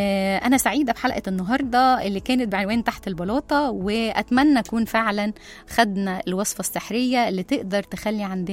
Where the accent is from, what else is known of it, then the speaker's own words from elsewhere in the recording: Egypt; إحنا كمجتمع مصري قريبين قوي من ربنا